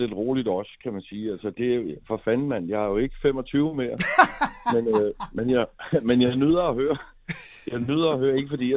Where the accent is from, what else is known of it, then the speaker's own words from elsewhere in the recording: Stevns, Zealand, Denmark; Og første juledag, den er hernede på Stevns på landet, hvor jeg kommer fra.